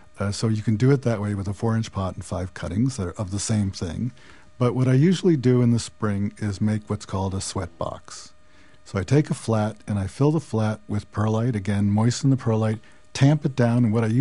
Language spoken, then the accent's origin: English; United States; maybe because I'm an American, I like fast results.